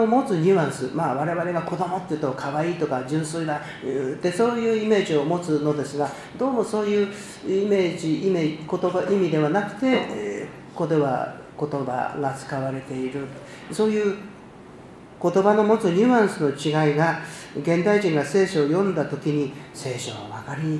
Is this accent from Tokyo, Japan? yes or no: no; Ueda, Nagano, Japan; 私は長野県の出身で上田市の出身なので、真田のあのお城のあるとこなので